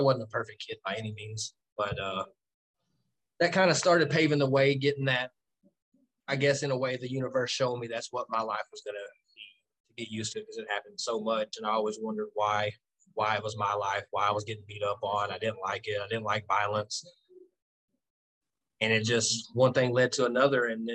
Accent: Durant, Oklahoma, United States; I come from a small town in Oklahoma. It's called Durant. It's real small, man.

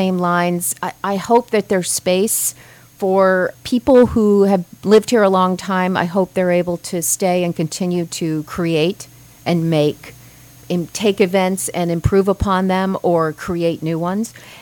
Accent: St. Petersburg, Florida, United States; I am born and raised in St. Petersburg, Florida. My dad was born here back in 43, and my son was born here in 2006.

